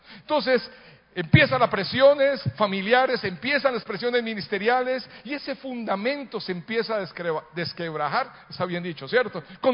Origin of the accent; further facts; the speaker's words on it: Colombia; Entonces me dice, ¿y de dónde eres? De Colombia.